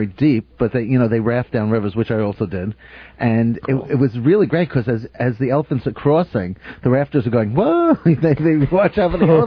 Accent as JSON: {"language": "English", "country": "Canada", "said": "I think I'm going to go through Vietnam going, I'm Canadian. I'm not kidding either."}